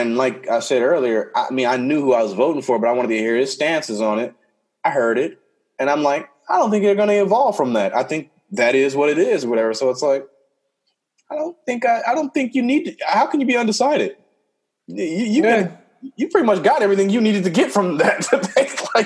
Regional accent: Compton, California, United States; I think I would have gotten him and be like, nigga, don't you know I'm from Compton? Like, I will fucking end you. I know for a fact I would have got the black vote in Compton.

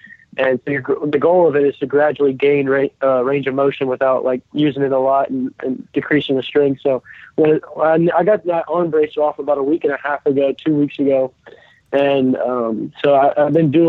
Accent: Atlanta, Georgia, United States; Yeah, growing up in Atlanta, I was a Braves fan

